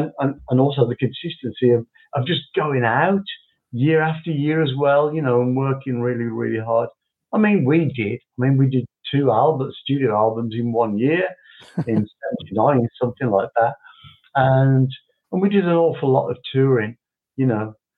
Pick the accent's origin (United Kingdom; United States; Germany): United Kingdom; obviously being British, you know … whatever.